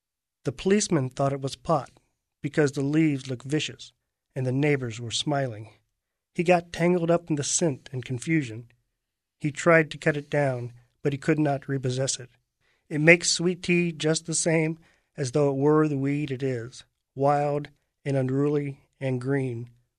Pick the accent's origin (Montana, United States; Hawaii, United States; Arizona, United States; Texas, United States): Texas, United States; Houston; moved away as an adult; now in Dayton, United States; Okay, well, I'm from Texas. I was born in Houston, and I practiced law in Houston for about 15 years. I moved to Dayton probably about 2 years ago.